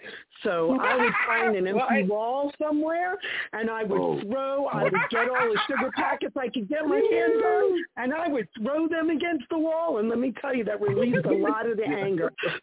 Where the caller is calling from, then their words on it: New Jersey, United States; I'm calling from New Jersey, right outside of Atlantic City.